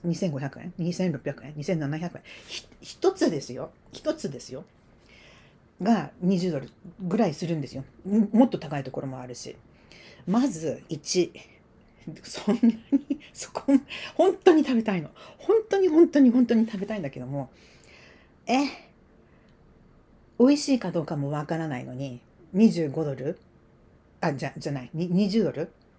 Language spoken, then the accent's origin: Japanese; Hokkaido, Japan; 確かに私は北海道育ちだから味噌ラーメンにうるさいんですよ。